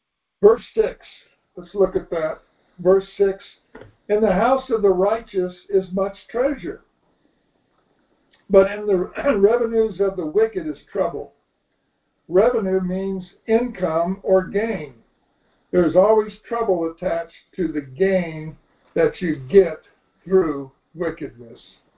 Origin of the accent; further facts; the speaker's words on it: India; I told him, no, I came from India. The country belongs to me, too.